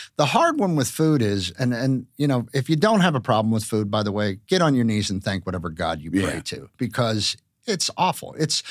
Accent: Pittsburgh, Pennsylvania, United States; growing up in Pittsburgh, you know, they think a salad is a topping for a hamburger.

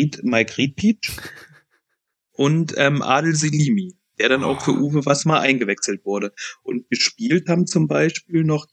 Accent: Eschwege, Hesse, Germany; born there; in meine Heimat, in die Kreisstadt meines Geburtslandkreises zum SV 07 Eschwege

